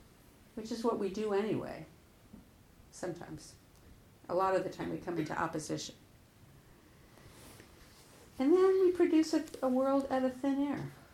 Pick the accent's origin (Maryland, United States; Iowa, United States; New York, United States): New York, United States; And so fence, in the world that I grew up in New York, a fence was somebody who you'd bring stolen goods